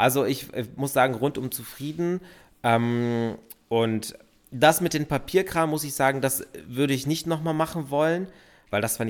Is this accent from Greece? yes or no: yes; Greece; Weil es natürlich irgendwie meine Heimat gewesen ist und ich hatte meine Verwandten, die ich ja auch nur einmal im Jahr sehe, die waren da, meine Oma, Tanten, Onkels, Cousinen, Cousins, ne? Also das, ne, wie das halt so im Griechischen ist.